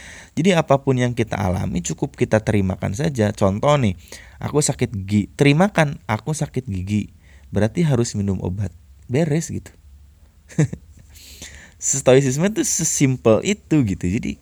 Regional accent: West Java, Indonesia; Hirup lagi, ketahuan gue orang Sunda.

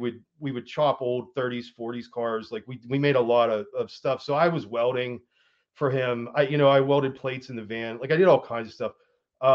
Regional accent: Pittsburgh, Pennsylvania, United States; I'm from Pittsburgh, man.

